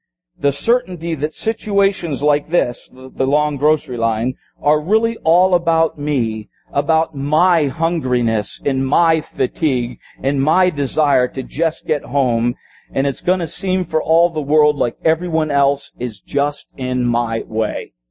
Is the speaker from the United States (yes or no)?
no; Philippines; I grew up in the Philippines. That helps.